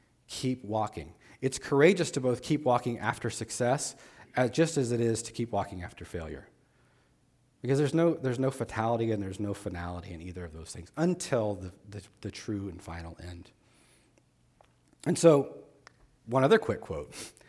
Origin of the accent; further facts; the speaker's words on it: United States; And I'm an American. I'm not some guy that's like some hybrid. I mean, I've lived here long enough. This is the culture I was born in.